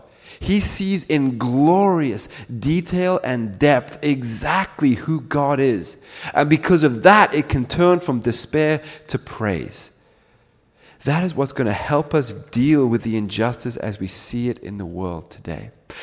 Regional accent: Zimbabwe; moved away; I'm from Zimbabwe, that's my home. And when I was living there

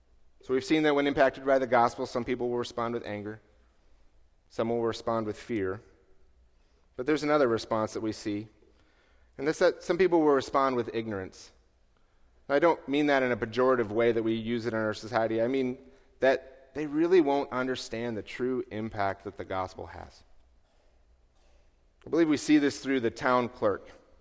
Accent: Ann Arbor, Michigan, United States; And I grew up in Ann Arbor, Michigan, which is where the University of Michigan is.

